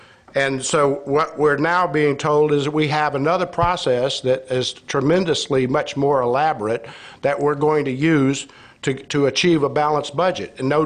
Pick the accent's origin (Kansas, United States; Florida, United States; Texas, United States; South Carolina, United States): South Carolina, United States; I'm from Lexington County.